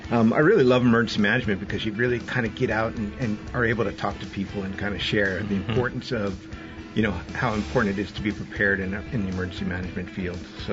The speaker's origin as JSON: {"language": "English", "region": "Hawaii", "country": "United States", "said": "But I came from Hawaii. I lived there since I was a teenager."}